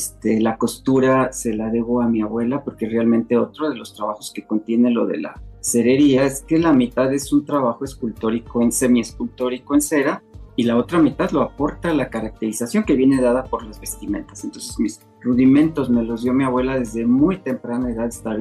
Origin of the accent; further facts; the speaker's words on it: Salamanca, Guanajuato, Mexico; Yo soy de Salamanca, Guanajuato, reconocida por la tradición de los nacimientos de cera. Entonces, pues, me crié con mi abuela